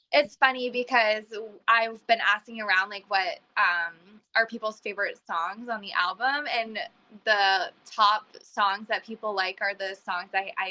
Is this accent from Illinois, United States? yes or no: no; Massachusetts, United States; I have some friends from the festival scene because I'm from Massachusetts and my band is from New Hampshire